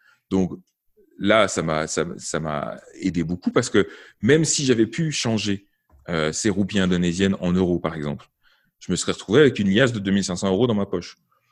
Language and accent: French; France; born there; also born or lived in Belgium; comme un Français, puisque je suis né en France et mon passeport est français, ou comme un Belge, parce que j'ai vécu 13 ans en Belgique